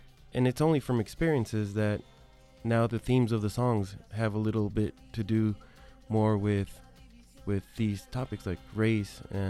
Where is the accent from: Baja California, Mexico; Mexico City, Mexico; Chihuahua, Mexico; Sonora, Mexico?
Sonora, Mexico; Nogales; now in Arizona, United States; I was born in Nogales, Arizona, but then I was raised in Nogales, Mexico.